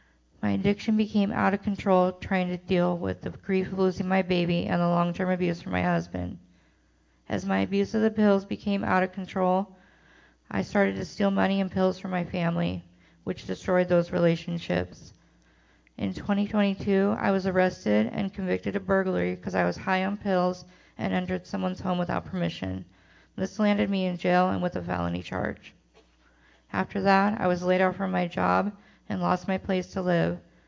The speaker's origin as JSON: {"language": "English", "town": "Salem", "region": "Oregon", "country": "United States", "tie": "born or raised there", "said": "I was raised in Salem, Oregon. I grew up with both my parents and an older brother."}